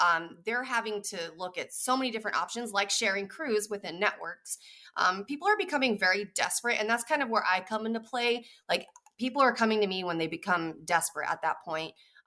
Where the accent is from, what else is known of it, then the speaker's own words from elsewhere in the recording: Arizona, United States; Arizona specifically is my home state.